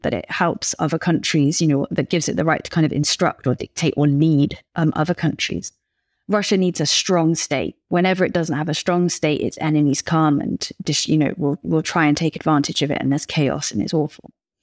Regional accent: United Kingdom; For me as a Brit, I don't necessarily find it that weird, the obsession with World War II, because we have it as well.

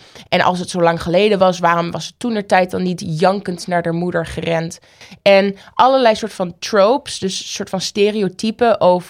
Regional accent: Oldenzaal, Overijssel, Netherlands; born there; loop zelfs door Oldenzaal, waar ik geboren ben.

